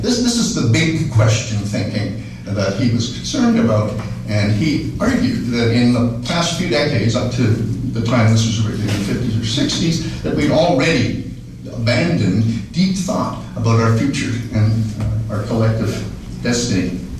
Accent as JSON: {"language": "English", "country": "Canada", "said": "when I introduce myself in international circles as a Canadian, people back off."}